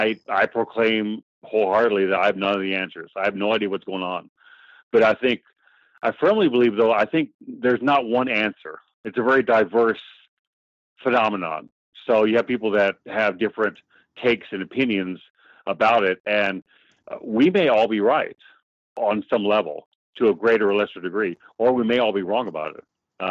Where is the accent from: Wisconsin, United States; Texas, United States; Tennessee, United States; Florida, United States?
Texas, United States; San Antonio; Born and raised in San Antonio, Texas. Born before the 80s. We'll go with that. Before the 70s, actually. Graduated from University of Texas, San Antonio, back in the mid-90s.